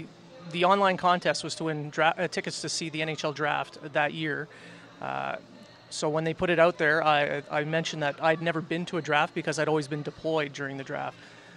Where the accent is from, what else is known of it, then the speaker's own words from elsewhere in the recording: Sudbury, Ontario, Canada; So I was raised in Sudbury, Ontario, as a tried-and-true Habs fan, a Franco-Ontarian.